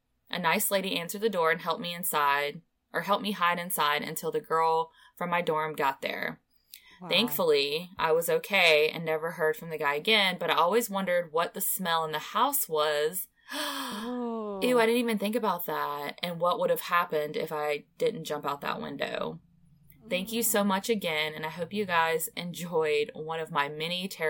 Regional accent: Ohio, United States; about an hour away from my hometown in Ohio.

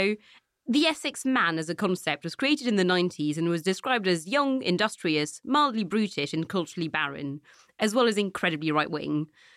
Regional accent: Nantes, Pays de la Loire, France; you may know that I'm French. What you may not know, however, is that when I was a teenager growing up in Nantes, there was only one place I was dreaming of.

